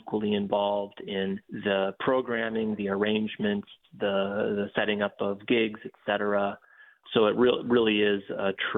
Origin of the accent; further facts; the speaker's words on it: United States; I'm trying to speak Brazilian music fluently, but as an American jazz musician